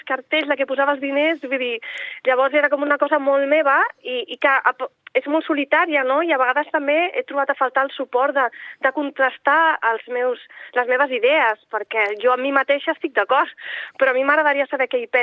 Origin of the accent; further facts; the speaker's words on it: Catalonia, Spain; jo era nouvinguda aquí, jo sóc del Baix Llobregat uh-huh. i vaig venir a viure aquí per motius de feina